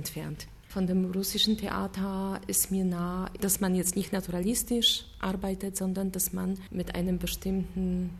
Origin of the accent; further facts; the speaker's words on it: Poland; German is a second language; now in Germany; Leider kann ich mich überhaupt nicht damit identifizieren, was im Moment in meiner Heimat abläuft. Ich habe immer wieder in Polen gearbeitet.